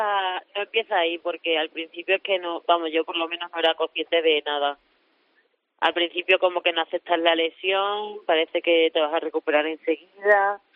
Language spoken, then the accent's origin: Spanish; Extremadura, Spain; No, yo soy extremeña pura y dura.